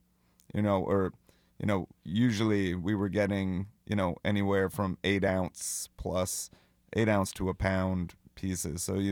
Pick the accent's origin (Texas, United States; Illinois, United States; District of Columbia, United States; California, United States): District of Columbia, United States; Washington; now in Missouri, United States; I grew up in Washington, D.C., and my whole family's from New York, so my parents weren't wilderness people either.